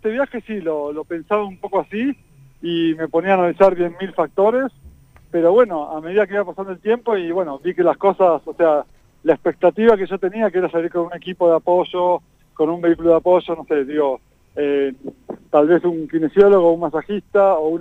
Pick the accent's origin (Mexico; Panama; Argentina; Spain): Argentina; Buenos Aires; born there; moved away as an adult; En Buenos Aires, en Capital.